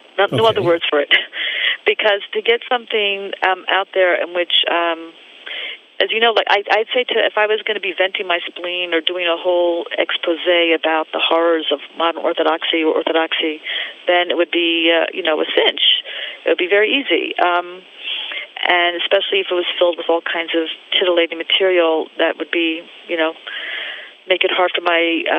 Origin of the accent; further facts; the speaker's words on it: Silver Spring, Maryland, United States; Silver Spring, Maryland.